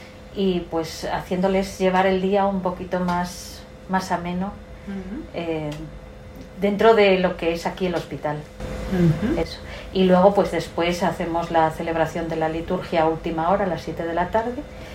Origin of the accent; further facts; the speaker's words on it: Toral de Merayo, Castile and León, Spain; Eso, soy de Toral de Merallo.